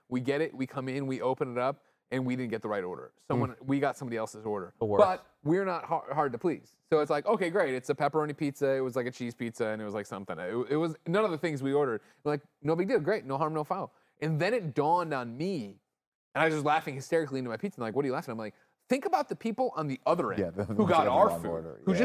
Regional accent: Midwest, United States; I'm a proud member of Team Fat. I'm from the Midwest.

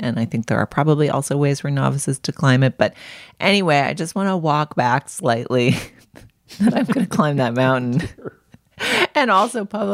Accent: New England, United States; I grew up in New England. Literally any mountain you see, you can definitely get to the top of. it's like my naive East Coast self.

